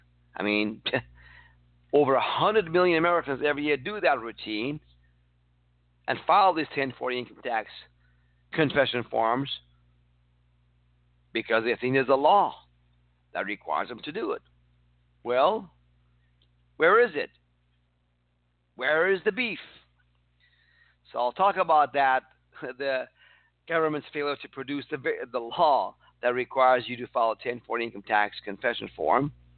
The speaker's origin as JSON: {"language": "English", "country": "Iran", "moved": "yes", "lives_now": "United States", "said": "I came from Iran, from a Jewish family, back in the 1970s"}